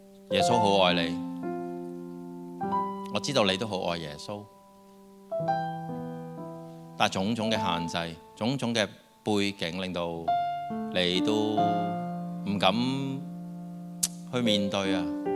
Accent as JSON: {"language": "Chinese", "country": "China", "said": "我们中国人仍然是看小自己"}